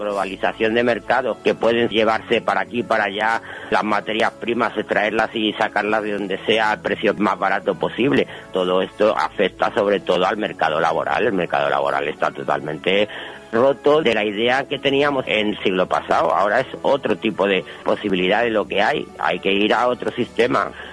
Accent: Madrid, Community of Madrid, Spain; Yo soy de Carabanchel.

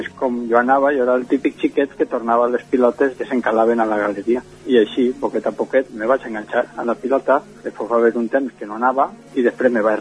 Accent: Sagunt, Valencian Community, Spain; De xicotet, perquè jo soc de Sagunt, poble on ja no sé jugar i on la pilota és pràcticament un esport marginal

